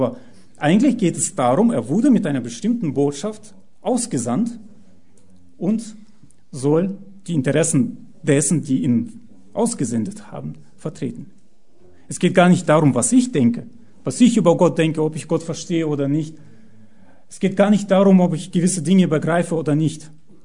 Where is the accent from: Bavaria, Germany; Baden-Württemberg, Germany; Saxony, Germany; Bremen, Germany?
Baden-Württemberg, Germany; Pforzheim; Ich komme aus Pforzheim und wir haben jetzt in der Stadt ganz viele Plakate